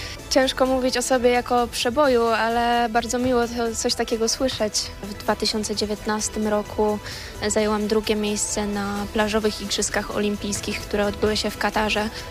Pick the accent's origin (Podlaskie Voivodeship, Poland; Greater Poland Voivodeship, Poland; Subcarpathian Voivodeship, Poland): Greater Poland Voivodeship, Poland; Koźmin Wielkopolski; also born or lived in Poznań; ja czuję swoje korzenie w Wielkopolsce. Urodziłam się w Poznaniu i wychowałam w Koźminie Wielkopolskim.